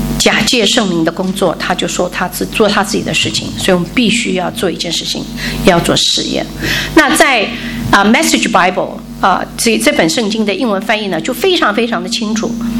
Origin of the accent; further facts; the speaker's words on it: Taiwan; 我在台湾，我是从台湾来的哈，